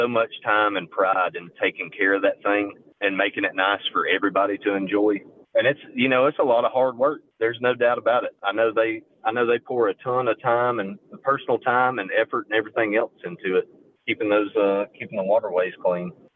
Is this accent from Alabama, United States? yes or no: yes; Wilsonville, Alabama, United States; I grew up fishing Lay Lake and Gunnersville and Waxahachie Creek on Lay Lake, and I grew up in Wilsonville, so those were all my, local areas.